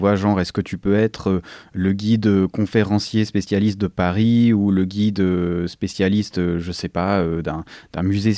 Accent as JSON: {"language": "French", "country": "Switzerland", "said": "puis je suis suisse donc j'aime bien parler d'argent forcément"}